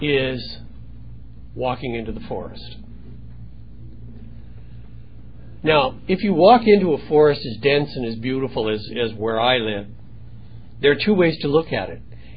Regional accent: Western Canada, Canada; I come from the Pacific Northwest. The western part of Canada is a very, very beautiful place, and it's covered in forests that go on for thousands and thousands of miles.

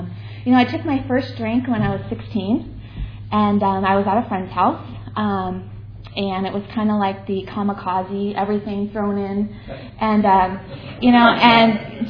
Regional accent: Chicago, Illinois, United States; born there; I was born in Chicago, Illinois. And, you know, I'm the oldest of three children.

